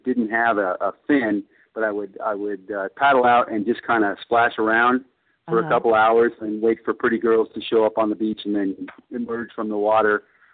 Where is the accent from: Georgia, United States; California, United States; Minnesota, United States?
California, United States; Hawthorne; Well, Hawthorne was a working-class town, not far from LAX, I suppose mm-hmm. you could say, near the beach communities. Mm-hmm. It was a great, great place to grow up.